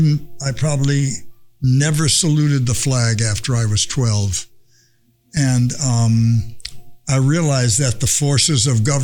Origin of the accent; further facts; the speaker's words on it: Englewood, New Jersey, United States; also born or lived in Delaware Water Gap, Pennsylvania; Raised in Englewood, New Jersey, and the Delaware Water Gap of Pennsylvania.